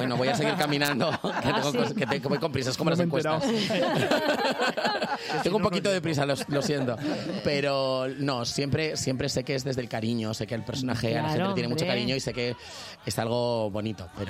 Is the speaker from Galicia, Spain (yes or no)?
yes; Galicia, Spain; also born or lived in Las Palmas; viví los dos primeros años de mi vida allí por cuestiones de trabajo de mi familia, pero toda mi familia en realidad es de Galicia y luego me crié en Galicia.